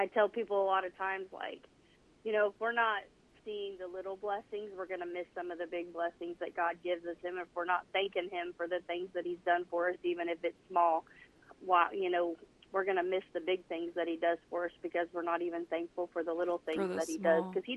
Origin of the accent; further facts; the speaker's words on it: Missouri, United States; I'm from Northern Missouri.